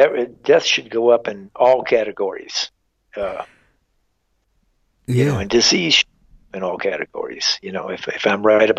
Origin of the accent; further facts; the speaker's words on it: Phoenix, Arizona, United States; I mean, to me, I'm from Phoenix, you know.